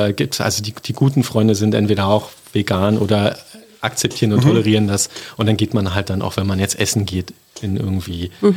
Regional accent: Brandenburg, Germany; Vom Land noch, in der Nähe von Cottbus.

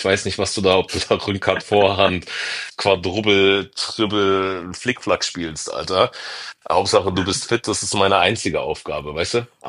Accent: Berlin, Germany; Also diese Berliner Schnauze, dieses ist mir scheißegal

